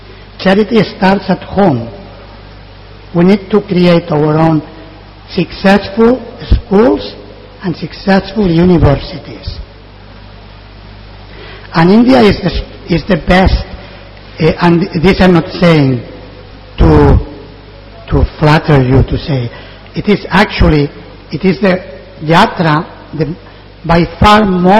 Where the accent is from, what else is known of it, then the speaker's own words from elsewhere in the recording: Spain; born there; English is a second language; I was born in Spain, so I don't know how much sense will make in English